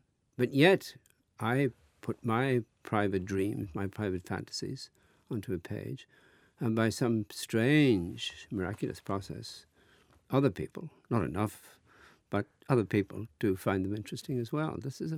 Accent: Wexford, Leinster, Ireland; born there; also born or lived in Dublin; Well, I lived in Dublin first, you know, because I was born in Wexford. I came to Dublin when I was 17, 18

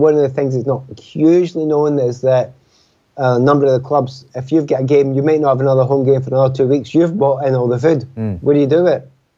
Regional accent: Glasgow, Scotland, United Kingdom; You know, different parts of Dublin have got slightly different accents. And I would know that as a Glaswegian.

